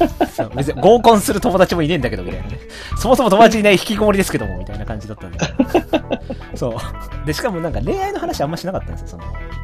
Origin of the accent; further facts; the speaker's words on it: Osaka, Japan; also born or lived in Malaysia; 年齢は今年32のアラサーで、出身は大阪です。